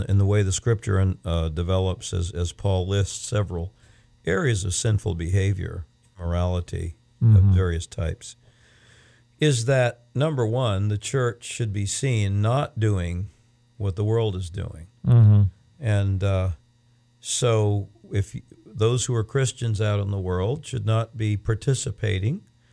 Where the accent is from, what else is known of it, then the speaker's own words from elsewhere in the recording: Florida, United States; Growing up, you know, when we came from Central Florida, where not a whole lot of those things were going on much